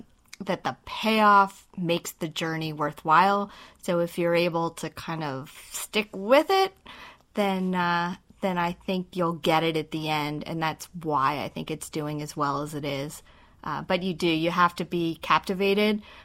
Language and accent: English; Baltimore, Maryland, United States; I'm from Baltimore, and I didn't get that.